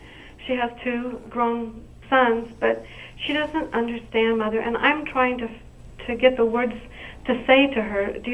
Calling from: Villa Grove, Illinois, United States; I'm from Villa Grove, Illinois.

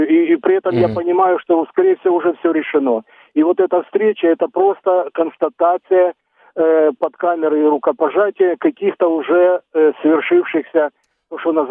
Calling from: Dnipro, Dnipropetrovsk Oblast, Ukraine; Город Дніпро

